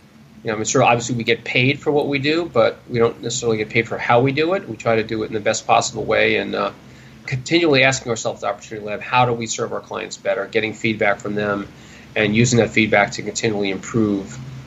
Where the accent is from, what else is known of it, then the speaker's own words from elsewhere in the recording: Queens, New York, United States; Grew up in Forest Hills, Queens, not too far from Citi Field.